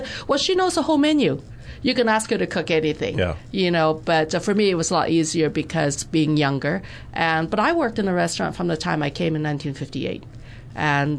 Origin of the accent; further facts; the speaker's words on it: Canada; I think first and foremost, I'm Canadian, more so than maybe I'm Chinese